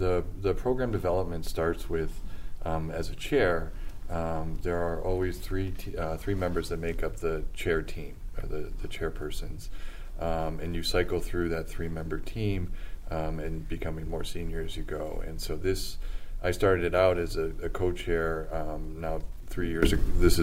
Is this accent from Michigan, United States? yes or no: yes; Michigan, United States; now in Charleston, United States; a fun fact about me is that I grew up in Michigan, but now live in the warm, sunny state of Charleston.